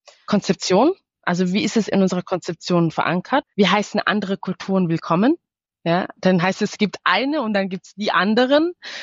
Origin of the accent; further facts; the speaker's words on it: Eritrea; first language Tigrinya; German is a second language; ich komme aus Eritrea, ein eritreisch sprechendes Kind, also Tigrinya sprechen wir